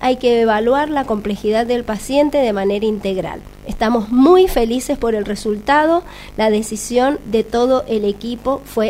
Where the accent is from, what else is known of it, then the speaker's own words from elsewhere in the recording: Mendoza, Argentina; Y nosotras como mendocinas y mendocinos estamos muy felices